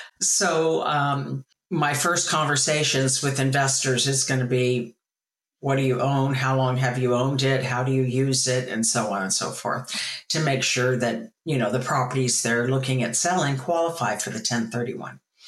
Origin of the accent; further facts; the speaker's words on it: California, United States; moved away as an adult; now in Florida, United States; Well, I'm from the West Coast, way West Coast, being California.